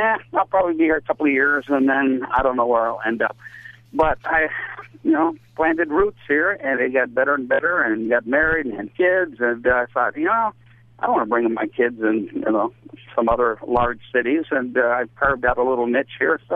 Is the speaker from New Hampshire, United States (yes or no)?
yes; New Hampshire, United States; now in Minneapolis, United States; Yeah, well, I grew up in New Hampshire, and then I was in television in Richmond, Virginia, and Orlando before I got to Minneapolis.